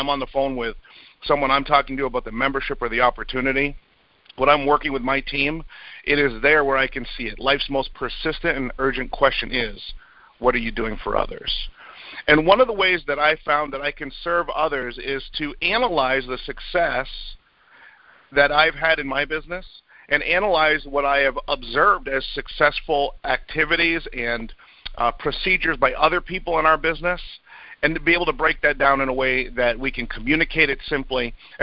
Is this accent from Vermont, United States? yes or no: yes; Rutland, Vermont, United States; because I grew up in Rutland, Vermont, and I saw the world through magazines, books, and television.